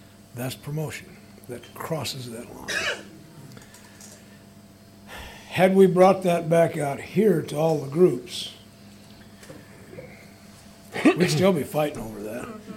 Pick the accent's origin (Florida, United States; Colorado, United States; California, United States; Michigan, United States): Colorado, United States; And he was from New York. I'm from Colorado.